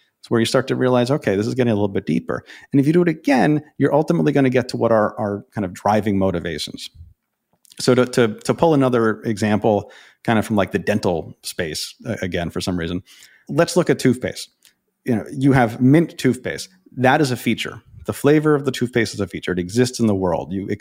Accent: New York City, New York, United States; bring it back to New York, my hometown here.

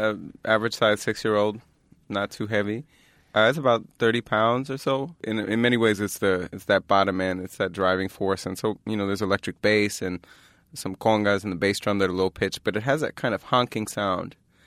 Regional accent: Philadelphia, Pennsylvania, United States; I grew up in Philadelphia. I was really into rap music.

